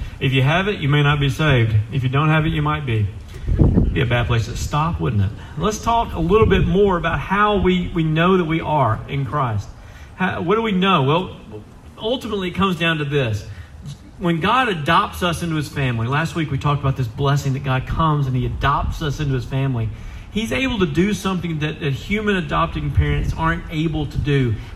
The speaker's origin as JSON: {"language": "English", "region": "Deep South", "country": "United States", "tie": "born or raised there", "said": "I grew up in the Deep South. And there's a lot of things about Tulsa that's Deep South."}